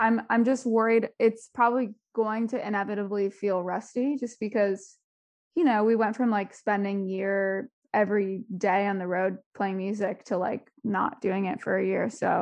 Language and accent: English; Phoenix, Arizona, United States; I'm born and raised in Phoenix, Arizona.